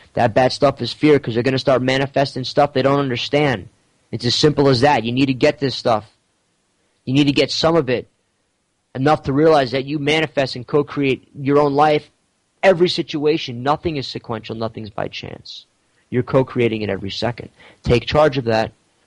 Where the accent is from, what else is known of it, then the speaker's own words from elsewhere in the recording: Manhattan, New York, United States; I'm from Manhattan, from the city. I'm a business person as well, and I'm new to this.